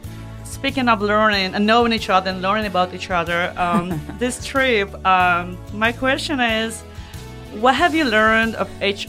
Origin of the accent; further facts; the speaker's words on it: Belarus; Yeah, and I'm not from Russia, just for you to know. All you know, I'm from Belarus, but I speak Russian, so bribes are universal.